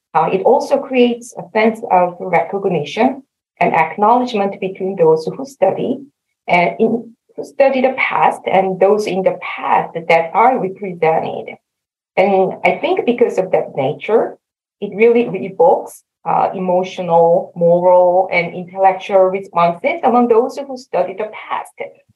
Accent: Seoul, South Korea; English is a second language; I was born and raised in Seoul, Korea. I also went to K-12 school in South Korea.

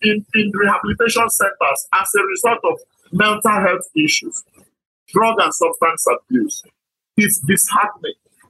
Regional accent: Nigeria; It's crazy as a Nigerian, when you go, you travel across the world and you get to international airports

